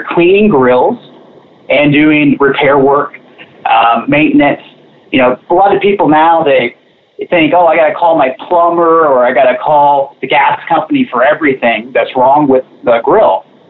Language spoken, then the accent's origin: English; Seabrook, Texas, United States; Yeah, Randy, I grew up in the Seabrook area, right outside of Houston, you know, right on the water, you know, a lot of fishing.